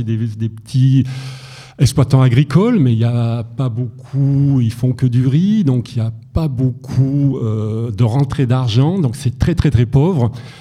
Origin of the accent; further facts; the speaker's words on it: Auvergne-Rhône-Alpes, France; J'habitais à la montagne, moi je suis de Savoie, et je me voyais pas terminer moniteur de ski comme tous mes camarades.